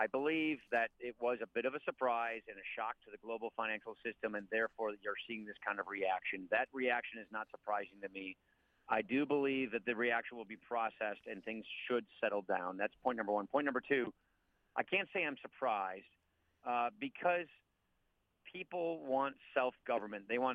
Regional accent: United States; So as an American, it's so foreign.

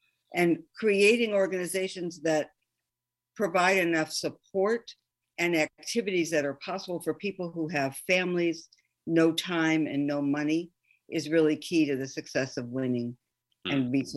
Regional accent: Cleveland, Ohio, United States; And I grew up in Cleveland, Ohio, in a Jewish family.

